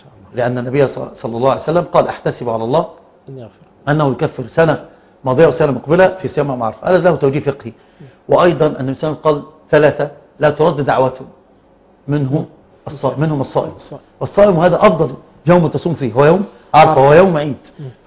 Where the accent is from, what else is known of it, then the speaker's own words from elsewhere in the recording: Alexandria, Alexandria Governorate, Egypt; أنا من الإسكندرية. أركب قطار أبي قير.